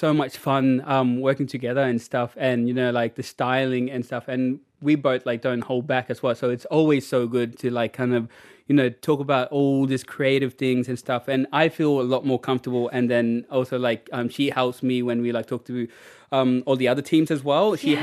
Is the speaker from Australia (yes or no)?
yes; Milingimbi, Northern Territory, Australia; they started dancing in remote community where I grew up in Millingenby and then like around it.